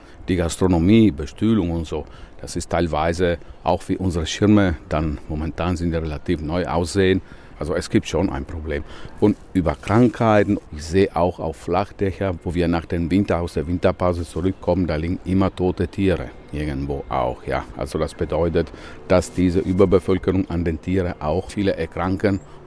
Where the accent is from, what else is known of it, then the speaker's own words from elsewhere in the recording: Dolomites, Italy; ich komme aus den Dolomiten, und jetzt haben wir das Thema Wolf bei uns.